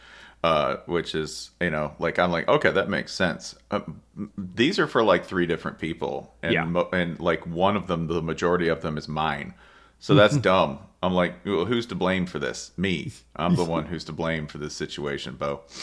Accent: Tennessee, United States; Because growing up, I grew up in Tennessee.

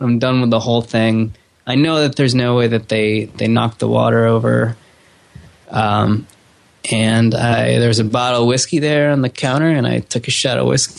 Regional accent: Rochester, New York, United States; I wasn't able to go back to my hometown, my home city, Rochester, New York, that year because I was just starting a new job.

